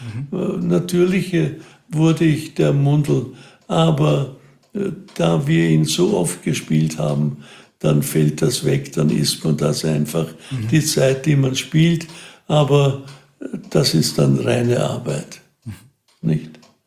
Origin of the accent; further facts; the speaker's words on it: Wiener Neustadt, Lower Austria, Austria; Ich komme aus Wiener Neustadt. Ich habe im Burgenland gearbeitet als junger Bursch und da habe ich den Wein kennengelernt und der begleitet mich immer.